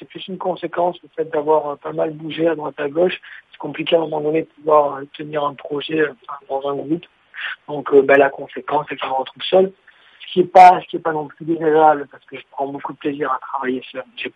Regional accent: Bordeaux, Nouvelle-Aquitaine, France; moved away as an adult; also born or lived in Montreal / Spain; now in Paris, France; Oui, je suis originaire de Bordeaux. J'ai pas mal bougé. J'ai vécu à Montréal, en Espagne, et j'ai grandi à Bordeaux. Et aujourd'hui, oui, je suis à Paris.

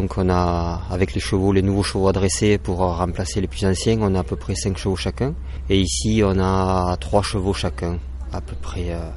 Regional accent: Montpellier, Occitanie, France; also born or lived in Carcassonne / Limoux; moi je suis né à Montpellier, j'ai grandi dans le sud, j'ai évolué à Carcassonne, à Limoux, voilà, tout ce coin-là, c'est mon pays

